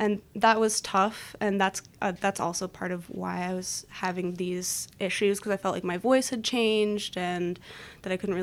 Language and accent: English; Wisconsin Rapids, Wisconsin, United States; Well, I'm from Wisconsin Rapids, so a truly local artist.